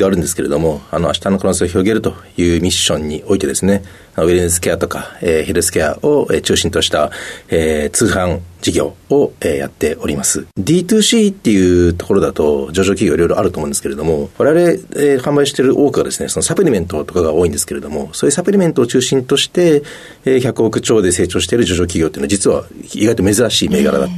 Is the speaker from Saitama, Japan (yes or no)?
yes; Higashimatsuyama, Saitama, Japan; 埼玉県 の、 東松山という静かな町です。